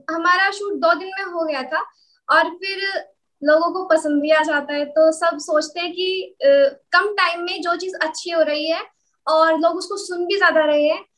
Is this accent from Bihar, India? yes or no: no; Khekra, Uttar Pradesh, India; मैं यूपी से हूँ, बागपत एक जिला है वहां से हूँ मैं, खेकड़ा से, तो मुझे हरियाणवी नहीं आती थी।